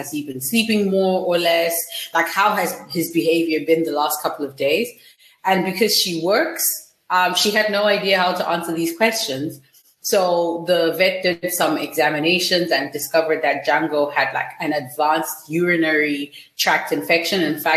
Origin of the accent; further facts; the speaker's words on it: Zimbabwe; I'm from Zimbabwe and I've had dogs my whole life.